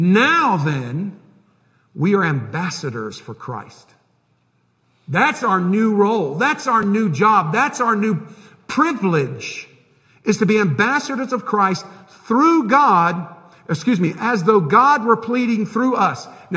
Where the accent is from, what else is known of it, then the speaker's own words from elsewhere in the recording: United States; Now, I grew up in America. I love our country.